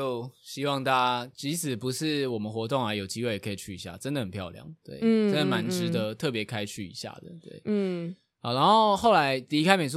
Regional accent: Tainan, Taiwan; now in Taipei, Taiwan; 我觉得终究有个时刻我住在台北的时间搞不好会超过台南，对

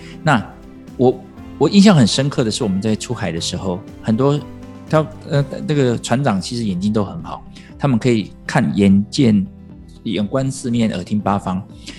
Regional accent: Hualien, Hualien County, Taiwan; 这是老天爷是给我们花莲人的啦

